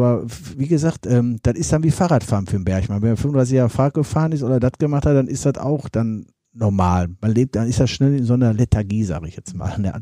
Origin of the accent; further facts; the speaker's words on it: Herne, North Rhine-Westphalia, Germany; Mein Vater war Bergmann gewesen. Ich komme aus einer Bergbaukolonie aus Wanne-Eickel in Bickern